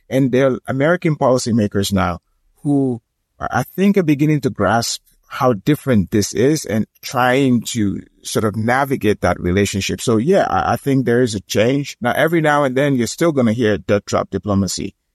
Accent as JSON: {"language": "English", "country": "Liberia", "said": "gotta remember I'm from Liberia."}